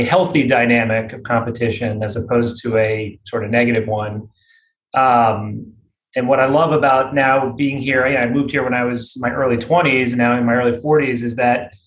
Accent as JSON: {"language": "English", "town": "Miami", "region": "Florida", "country": "United States", "tie": "born or raised there", "lives_now": "New York, United States", "said": "I grew up in Florida and all my friends are like, what are you doing up there?"}